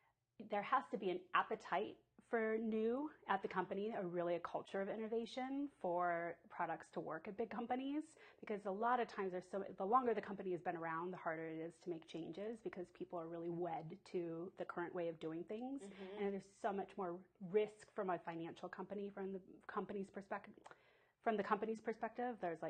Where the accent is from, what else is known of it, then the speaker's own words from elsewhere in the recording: San Francisco, California, United States; So I grew up in San Francisco Bay Area, and I went to undergrad at UC Irvine.